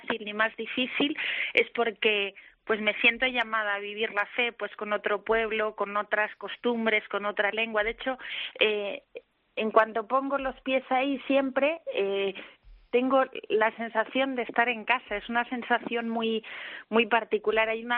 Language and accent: Spanish; Balearic Islands, Spain; Bueno, soy mallorquina, ¿eh?